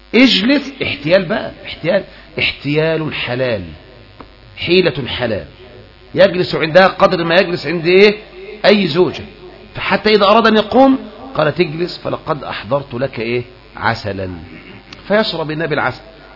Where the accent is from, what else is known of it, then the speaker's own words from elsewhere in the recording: Egypt; بلدنا مصر